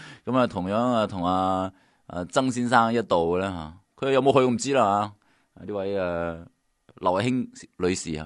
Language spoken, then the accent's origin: Cantonese; Hong Kong; 好似我以前细个喺香港读书嘅时候睇新闻